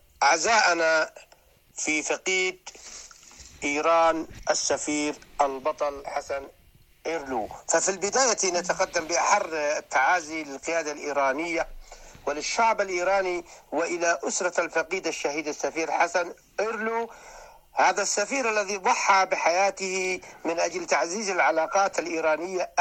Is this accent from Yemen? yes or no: yes; Yemen; بلادنا اليمن